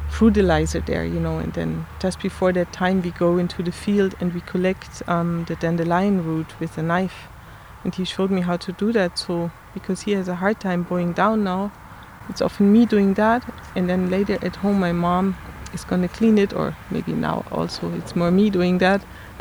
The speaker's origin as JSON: {"language": "English", "country": "Austria", "second_language": "English", "said": "I'm from Austria."}